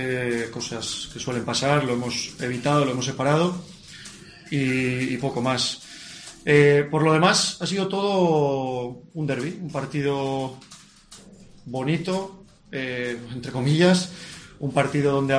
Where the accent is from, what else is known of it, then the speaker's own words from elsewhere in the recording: Asturias, Spain; yo soy asturiano, yo soy de fuera también